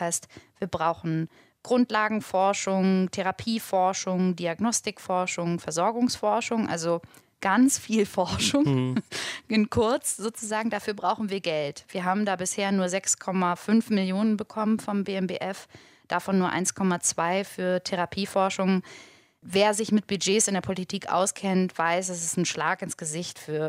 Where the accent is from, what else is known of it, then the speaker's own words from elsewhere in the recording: Hamburg, Germany; die Alte ist nervös, würde man bei uns in Hamburg sagen.